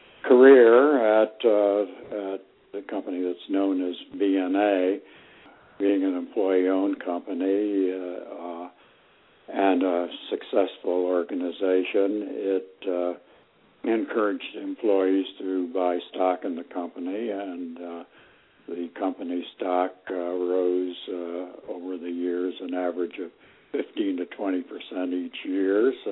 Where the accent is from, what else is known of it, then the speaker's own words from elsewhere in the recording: Ithaca, New York, United States; I grew up in Ithaca, New York, and attended Cornell because that was there